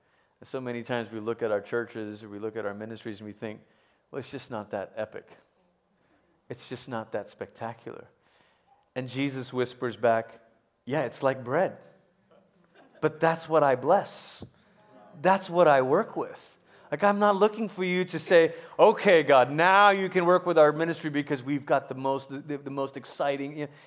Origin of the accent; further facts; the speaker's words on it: Malaysia; Growing up in Malaysia, there's a flat, flaky bread called roti.